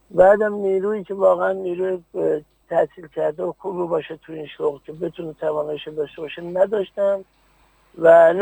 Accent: Khuzestan, Iran; also born or lived in Hamadan; من بزرگ شده خوزستانم

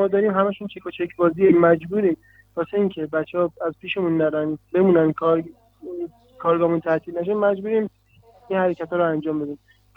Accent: Hamadan, Iran; من خودم اهل همدان هستم

